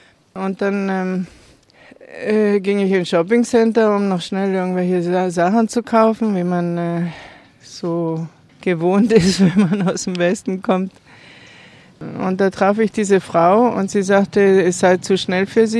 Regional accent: Argentina; ich bin in Argentinien aufgewachsen und ich wollte Argentinier kennenlernen.

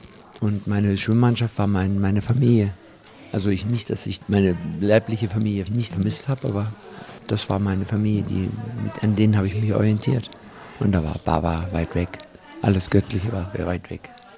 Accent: Southern Germany, Germany; Ich bin in Süddeutschland groß geworden.

